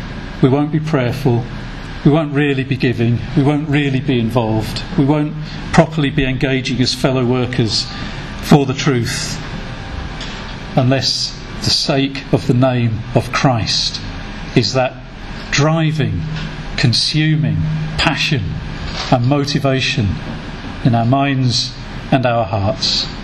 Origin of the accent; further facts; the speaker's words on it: United Kingdom; one thing we had that a lot of European churches didn't have was money that we could help them with and provide resources for them. But one thing that a lot of these churches in Europe had that I thought us in Britain needed to learn from